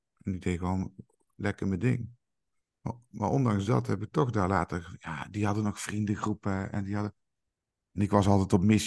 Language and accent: Dutch; Tilburg, North Brabant, Netherlands; Ik kom uit Tilburg